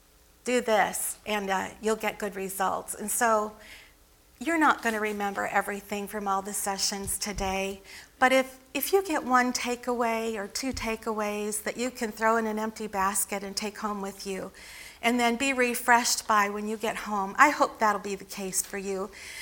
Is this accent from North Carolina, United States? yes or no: no; Port Huron, Michigan, United States; also born or lived in Detroit; So I was born in Detroit down here. My dad was a Detroit policeman. During the riots of the civil rights movement in 1968, he moved us, our family, north, out of the city of Detroit, up to the port city of Port Huron